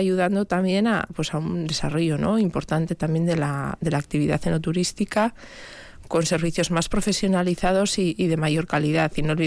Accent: Basque Country, Spain; yo creo que como buenos vascos nos hemos dedicado a producir bien buenos vinos

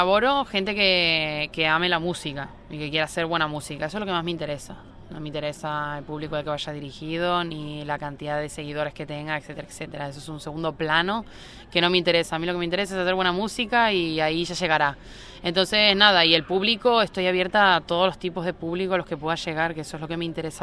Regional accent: Buenos Aires, Argentina; Claro, sí, soy de Argentina, de Buenos Aires, y fui a Brasil con mis papás de chiquita

